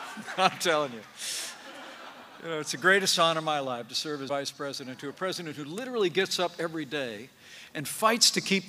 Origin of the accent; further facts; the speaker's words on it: Indiana, United States; In fact, Michigan, just like my home state of Indiana, has been struggling with this crisis of opiate abuse and addiction.